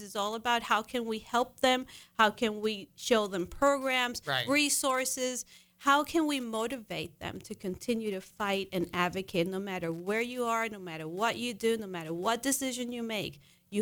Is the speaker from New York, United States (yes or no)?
yes; Brooklyn, New York, United States; I'm from Brooklyn, New York. So I went to kindergarten on my own, 3 blocks in Brooklyn, alone.